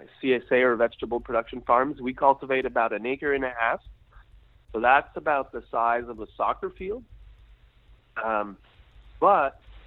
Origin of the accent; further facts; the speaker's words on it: Quebec, Canada; Well, I'm French Canadian. So I live in Quebec, Canada, and I have a micro farm with my wife that we've been farming there for almost 15 years